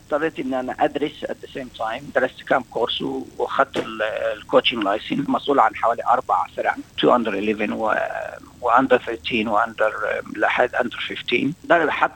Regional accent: Egypt; now in Australia; أنا مهاجر من مصر، فطبعا الخلفية بتاعتنا طبعا المصريين أغلبها كرة قدم

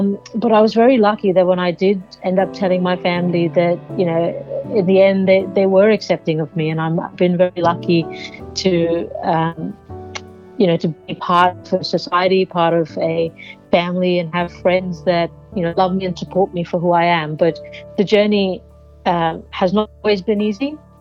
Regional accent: Kolkata, West Bengal, India; So I was born in Calcutta in India, which is quite a busy, bustling city. I grew up in Calcutta

